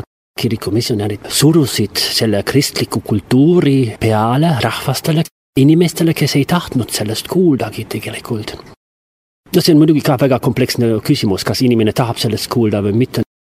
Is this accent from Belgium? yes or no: yes; Belgium; Estonian is a second language; Minu kodumaal on Belgias